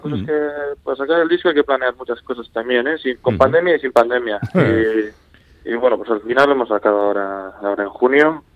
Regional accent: Canary Islands, Spain; Sí, somos del barrio, la verdad.

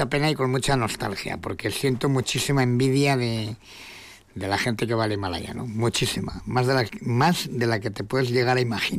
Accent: Spain; como ciudadano español, tengo el mismo derecho que cualquier otra persona en que me repatrien a mi país

